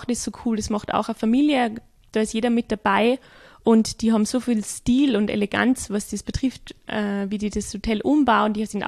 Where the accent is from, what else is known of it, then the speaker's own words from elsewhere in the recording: Austria; Und da gibt es auch genau das Gleiche in Grün wie bei uns in Österreich